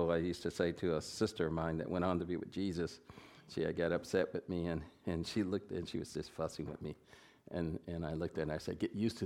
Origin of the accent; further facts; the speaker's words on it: Atwater, California, United States; I'm not a Virginian. And I was raised in California. Okay. I was raised down in this valley, little town called Atwater. Dad was in the military, and we got stationed there years ago.